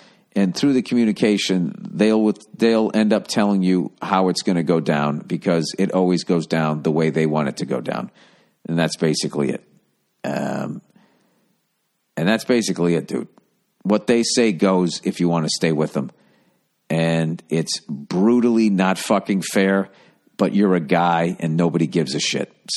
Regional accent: East Coast, United States; now in Los Angeles, United States; Because, you know, just growing up on the East Coast and everything, I think it's, you know, I miss the four seasons

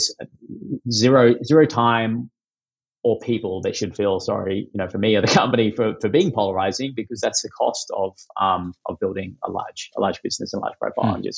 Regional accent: Australia; as an Australian male, I'm a pretty blunt, straight up kind of thick-skinned, you know, guy

